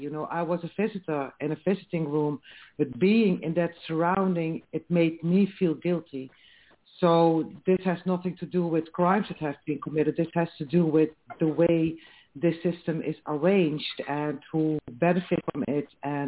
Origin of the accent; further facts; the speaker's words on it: Netherlands; I come from the Netherlands. I work as a psychosocial therapist and philosopher with incarcerated people here in the Netherlands.